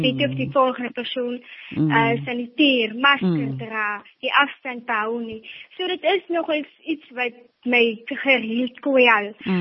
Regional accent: Buffelsrivier, Northern Cape, South Africa; now in Bersig, South Africa; as ook een matriculant. Ek is oorspronkelijk van Buffelsrivier, maar ek en my ma het maar hier naartoe getrek, na Bersig toe, om hier kom school te gaan en hier te matriculeer.

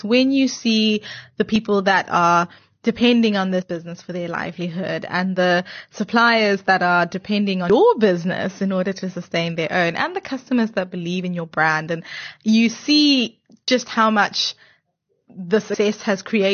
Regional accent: Zimbabwe; I'm born and bred in Zimbabwe. Yes. Proud Zimbabwean.

